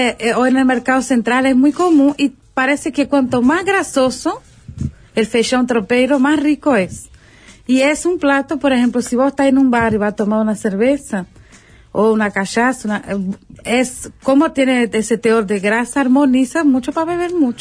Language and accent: Spanish; Minas Gerais, Brazil; si yo digo a cualquier persona brasileña así, yo soy de Minas Gerais, ya consideran que es buena la comida.